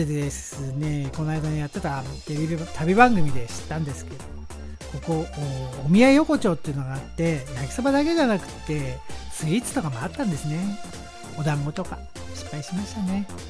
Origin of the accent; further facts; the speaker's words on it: Fuchu, Tokyo, Japan; 府中、ね、私の地元の多摩の府中でも、5月、やっぱり5日には大間さんが走るんですけどね。